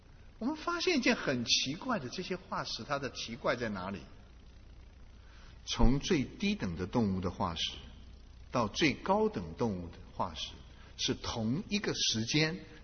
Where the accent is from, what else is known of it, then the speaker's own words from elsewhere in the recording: China; 我们中国人其实很幸运啊。